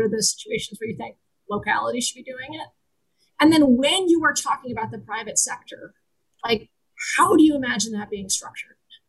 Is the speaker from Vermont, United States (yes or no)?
yes; Vermont, United States; I grew up in Vermont. I was there in 94, living there in 94